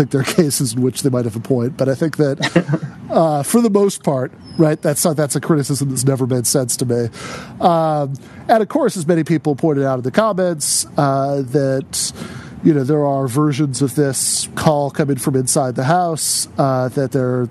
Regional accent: East Lansing, Michigan, United States; moved away as an adult; I grew up in East Lansing, and then I started off college at Lansing Community College

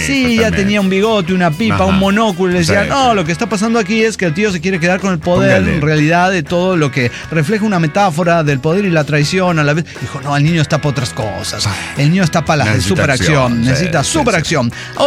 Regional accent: Córdoba, Veracruz, Mexico; now in Oaxaca, Mexico; Debo mencionar que en realidad soy de Córdoba, Veracruz. Oaxaca es mi segundo hogar, ya que me junté con mi pareja y jaló para allá.

